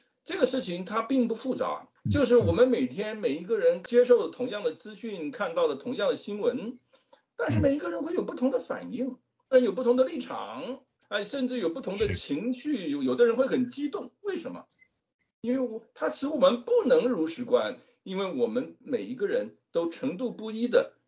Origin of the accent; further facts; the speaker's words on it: Taiwan; 我个人呢是来自台湾，最近才从台湾回来。